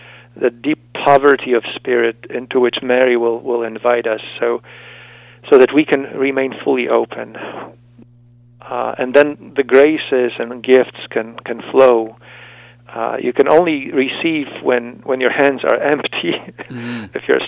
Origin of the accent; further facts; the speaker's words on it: Poland; You know, I'm from Poland, and John Paul II was such a big influence on me as I was growing up